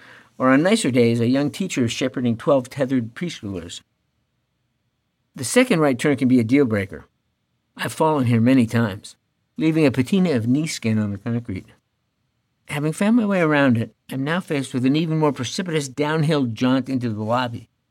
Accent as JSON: {"language": "English", "country": "Canada", "said": "Lincoln? I don't know. I'm Canadian."}